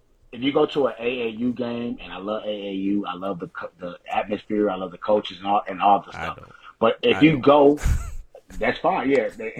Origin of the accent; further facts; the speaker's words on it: United States; Because I understand, right? We're American guys, so I understand both sides of it, right?